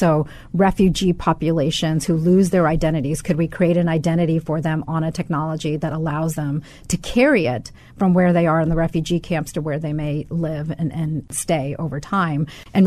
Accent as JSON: {"language": "English", "country": "United States", "said": "So my parents are immigrants, and as we were growing up here, we've lived in dual cultures. So we're American."}